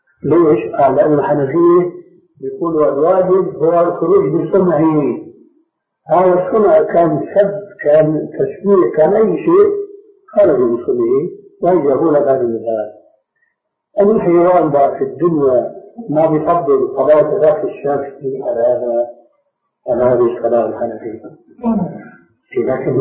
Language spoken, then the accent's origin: Arabic; Damascus, Damascus Governorate, Syria; عندنا في دمشق